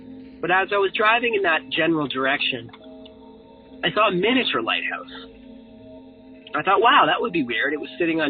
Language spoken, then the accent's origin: English; Halifax, Nova Scotia, Canada; I'm from Halifax, Nova Scotia, Canada.